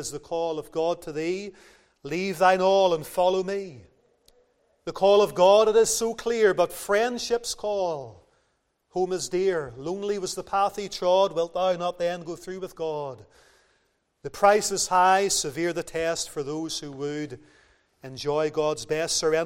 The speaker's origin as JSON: {"language": "English", "town": "Lisburn", "region": "Northern Ireland", "country": "United Kingdom", "tie": "born or raised there", "said": "And you know that Lisburn is my hometown."}